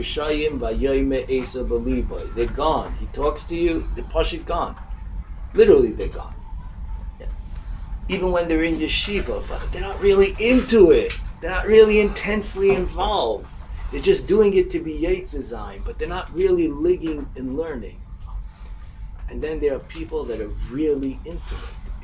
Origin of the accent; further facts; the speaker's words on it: United States; When we were younger, growing up in America, we were told chilul Hashem is when you deal with the goyim outside, be nice to them.